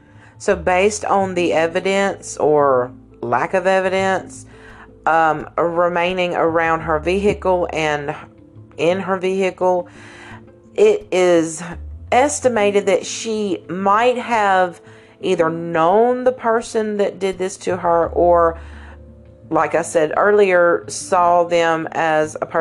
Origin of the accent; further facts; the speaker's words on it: Mississippi, United States; I have family that's from Forest. I'm from Central Mississippi and South Mississippi. I have lived all around these areas